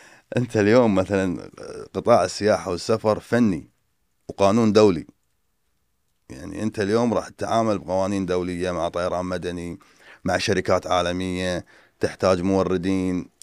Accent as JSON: {"language": "Arabic", "country": "Kuwait", "said": "وتبدي حجوزات شهر واحد عندنا بالكويت، اللي هي عطلة الربيع أو عطلة نص السنة هذه"}